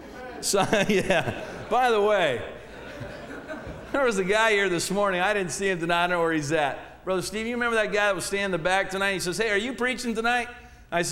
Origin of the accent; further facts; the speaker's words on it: Canada; I'm a Canadian. We're peaceful people.